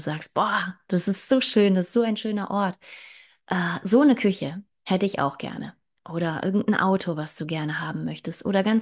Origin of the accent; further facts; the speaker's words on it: Germany; Ich komme aus Deutschland.